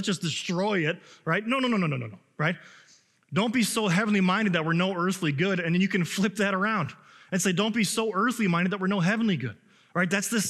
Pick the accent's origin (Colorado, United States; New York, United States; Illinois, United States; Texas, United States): Illinois, United States; Chicago; now in Minnesota, United States; I know I'm from Illinois and I'm from Chicago, but man, I have become a Minnesotan, right?